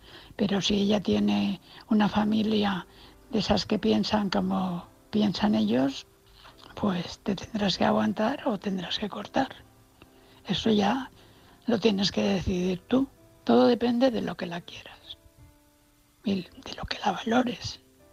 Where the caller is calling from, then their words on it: Valencia, Valencian Community, Spain; de Valencia.